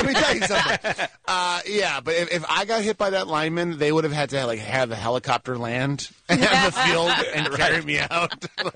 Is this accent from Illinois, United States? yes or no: yes; Chicago, Illinois, United States; But like growing up in the city, there's like a whole ID with it, and you're really close to other Chicagoans.